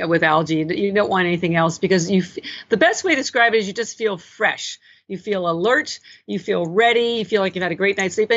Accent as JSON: {"language": "English", "country": "Canada", "tie": "born or raised there", "moved": "as an adult", "lives_now": "Boston, United States", "said": "I am Canadian, but I've lived in Boston for 25, 30 years. And I grew up in Canada, all my education, MBA and all that jazz."}